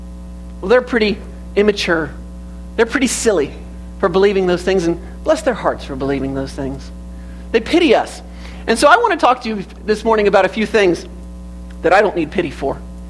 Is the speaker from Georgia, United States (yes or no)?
yes; Georgia, United States; so I grew up in Georgia, Leanne grew up in Alabama, that's even more country, right?